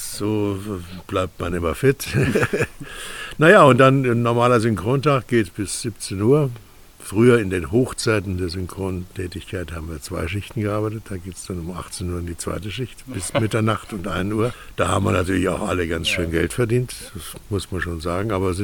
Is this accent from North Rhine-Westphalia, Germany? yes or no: no; Augsburg, Bavaria, Germany; born there; moved away as an adult; also born or lived in Berlin; Ja, ich bin 1941 geboren in Augsburg. Bin aber dann als junger Schauspieler nach Berlin gegangen, wo ich dann so über 40 Jahre gearbeitet, gelebt habe. Jetzt habe ich mich aufs Land zurückgezogen